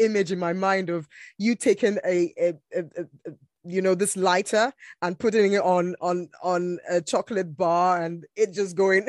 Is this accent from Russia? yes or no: no; Nigeria; Maybe that's because I'm originally Nigerian.